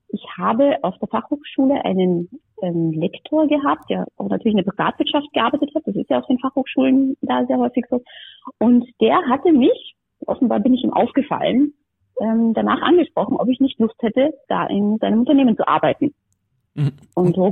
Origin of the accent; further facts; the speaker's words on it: Salzburg, Austria; moved away as an adult; Ich bin aufgewachsen und geboren im Salzburger Land und bin dort zur Schule gegangen. Und bis ich 18 war, habe ich auch dort gelebt.